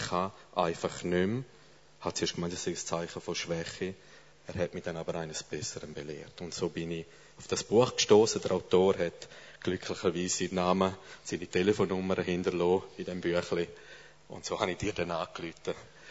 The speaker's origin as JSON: {"language": "German", "region": "St. Gallen", "country": "Switzerland", "accent": "Graubünden", "said": "Ihr fragt euch vielleicht, wieso redet ihr da vorne wie ein Bündner? Ich bin auch ein St. Galler."}